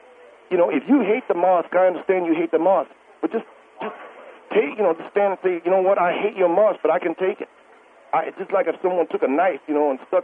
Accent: United States; And in the tradition of my people, of the Hispanic people, I'm an American, but my culture, my people, we weather the storm, we push through.

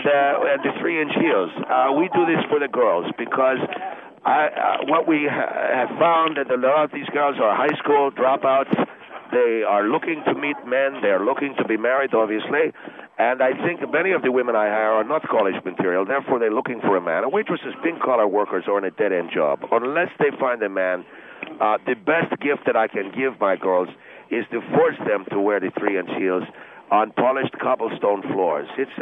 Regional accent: Argentina; now in United States; I come from Argentina originally. I have lived in the United States off and on for 5 years, but I have been in business both in Argentina and the United States.

